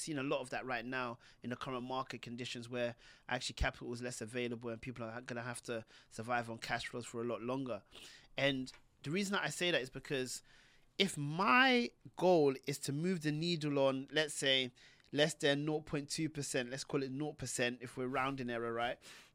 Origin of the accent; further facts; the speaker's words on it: London, United Kingdom; The fact that I grew up, let's say, as a Pakistani boy in a working class community in London really matters.